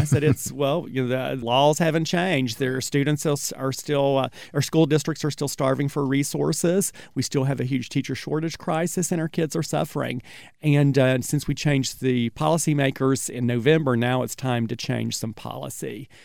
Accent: West Virginia, United States; moved away as an adult; I am from West Virginia, actually. I graduated in 1987 from Marshall University, taught 10 years there, never thought I would ever leave, and then I lost my job due to layoffs.

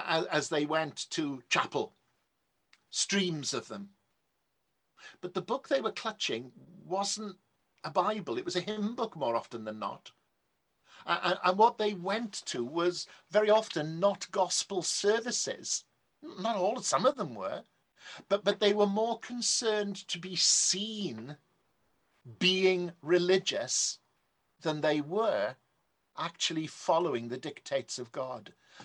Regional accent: Wales, United Kingdom; growing up in South Wales, in a very much now a bygone age

